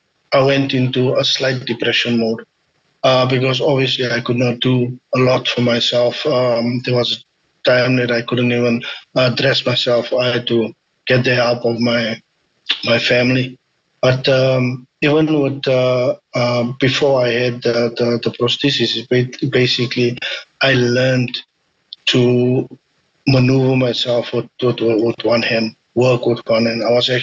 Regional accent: South Africa; I'm actually from South Africa. I'm 48 years old, will be 49 this year

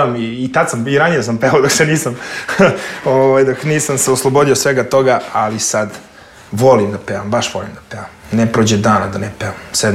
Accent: Jagodina, Šumadija and Western Serbia, Serbia; born there; ja sam rođen u Jagodini, to je kad staje šestar, sredina Srbije, centar Srbije.

